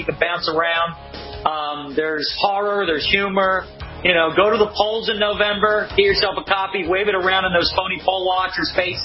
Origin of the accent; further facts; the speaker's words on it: Philadelphia, Pennsylvania, United States; because the Marine Corps, just like America, was founded in my hometown of Philadelphia.